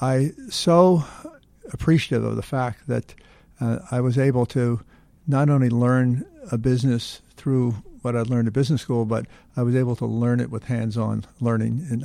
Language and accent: English; New York City, New York, United States; born there; I was born in New York City